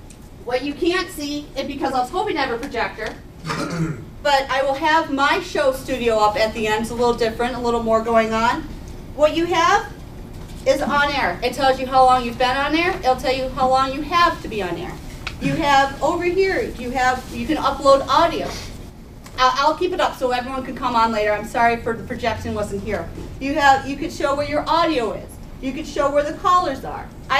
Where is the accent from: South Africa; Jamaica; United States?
United States; Lake Geneva, Wisconsin; I'm from Lake Geneva. I'm in Paul Ryan's area. We're really kind of red. It's the area where if you're a Democrat or liberal, you have your secret handshake so you all know each other.